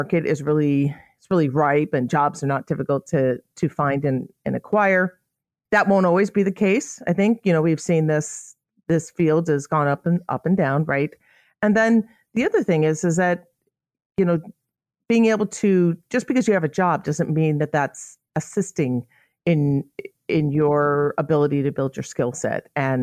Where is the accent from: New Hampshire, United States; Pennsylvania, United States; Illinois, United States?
Illinois, United States; I'm from Illinois. I mean, that's pretty close.